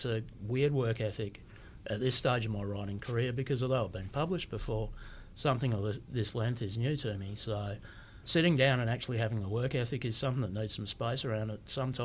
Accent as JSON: {"language": "English", "region": "Western Australia", "country": "Australia", "tie": "born or raised there", "said": "I grew up around the Peel region, around a lower socioeconomic strata of people that are sometimes pejoratively called bogans, I guess. It's always been a cheaper place to live than Perth and the more genteel areas of the southwest."}